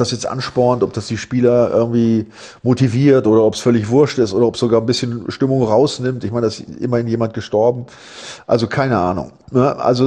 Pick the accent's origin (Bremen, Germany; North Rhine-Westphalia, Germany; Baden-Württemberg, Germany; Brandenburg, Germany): Bremen, Germany; Ich stamme ja auch aus der Ecke da, ja.